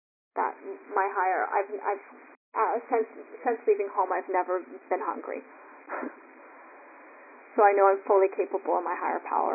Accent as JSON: {"language": "English", "country": "Canada", "tie": "born or raised there", "said": "Yeah. I live in Canada. It's like the safest country in the world. I live in a little hometown. I'm staying in my hometown right now, and it's like pristine where I live."}